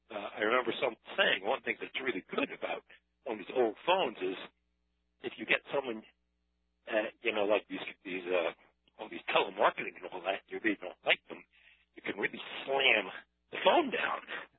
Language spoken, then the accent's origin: English; Hoboken, New Jersey, United States; I'm also from Hoboken.